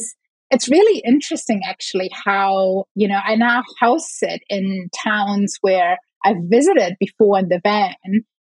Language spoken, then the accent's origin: English; Germany; now in New Zealand; So I grew up in Germany and I moved to New Zealand 17 years ago now.